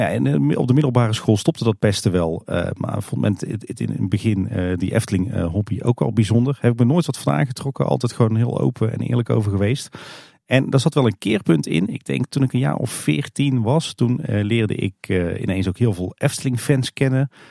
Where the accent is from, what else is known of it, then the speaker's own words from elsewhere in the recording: Tilburg, North Brabant, Netherlands; Nou, ik moet zeggen, ik ben natuurlijk opgegroeid in Tilburg.